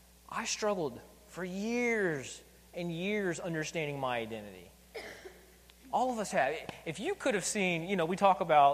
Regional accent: North Carolina, United States; I'm from North Carolina, where we would say, and I think some in Kentucky would echo it, we are a chosen kin.

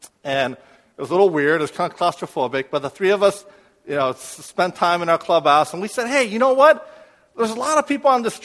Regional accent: Irvine, California, United States; I grew up in Irvine before Irvine was really Irvine. Irvine was still a small community.

